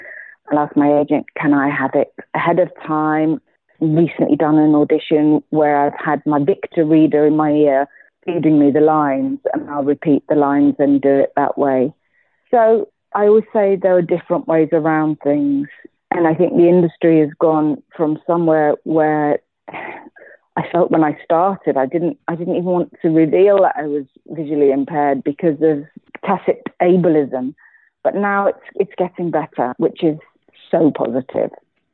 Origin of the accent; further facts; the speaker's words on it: Wales, United Kingdom; I'm from Wales